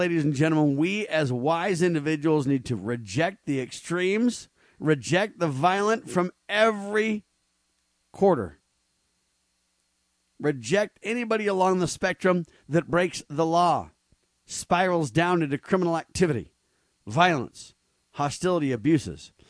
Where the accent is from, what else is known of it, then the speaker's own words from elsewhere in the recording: California, United States; born there; now in Utah, United States; I'm actually a man of dual heritage. I was born in California, adopted by members of the Church of Jesus Christ of Latter-day Saints, Mormons, and I've grown up Now I live in Utah